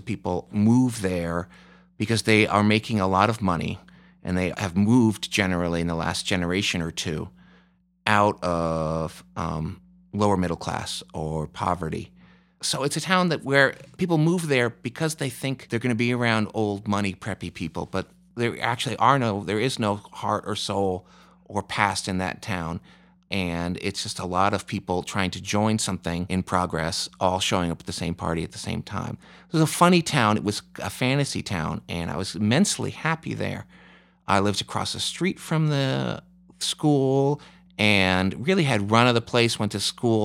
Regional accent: Bronxville, New York, United States; I grew up in New York, this town called Bronxville, New York, that was, you know, they drained the pond to put the school in and everything was laid out by plan.

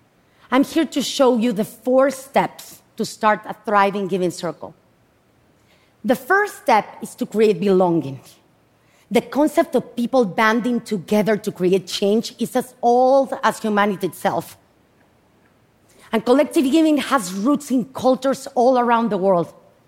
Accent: Mexico City, Mexico; English is a second language; moved away as an adult; now in United States; I am originally from Mexico City, moved to the US 25 years ago

